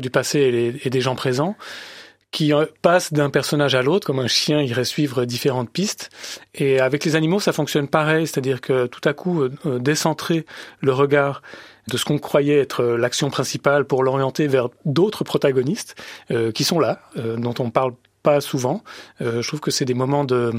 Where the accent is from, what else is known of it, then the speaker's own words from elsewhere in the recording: Romandy, Switzerland; on est suffisamment bien placé en tant que Suisse romand pour s'entendre dire qu'on ne parle pas tout à fait français.